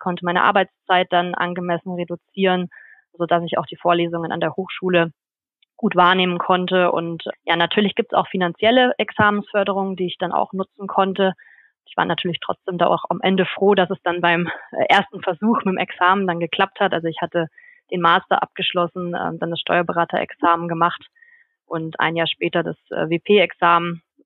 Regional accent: Munich, Bavaria, Germany; habe dann aber von Mannheim in meine Heimatstadt München gewechselt.

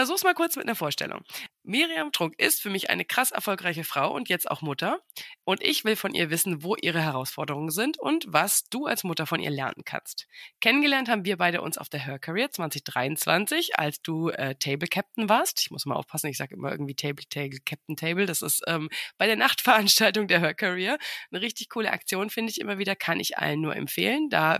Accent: Bamberg, Bavaria, Germany; dass wir beide den gleichen Geburtsort haben. Wir kommen beide aus Bamberg.

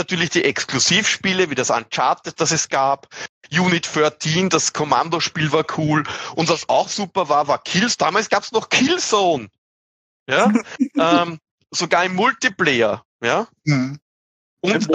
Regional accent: Austria; accent: Austrian; Und dann war aber mein Dialekt zu österreichisch und deswegen wurde es dann nicht veröffentlicht.

